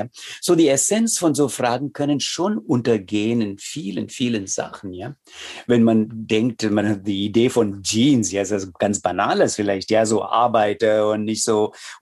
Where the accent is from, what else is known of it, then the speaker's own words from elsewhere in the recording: India; ich möchte auch als Inder und auch als Inder, der hier im Westen lebt, möchte ich wirklich klarstellen.